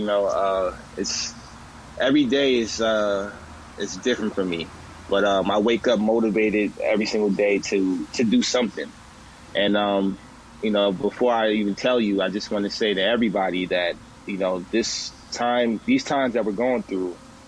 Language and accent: English; Hackensack, New Jersey, United States; And my hometown, which I haven't been back since I graduated high school in 2007, this is very sentimental for me to bring some action to my hometown of Hackensack, New Jersey.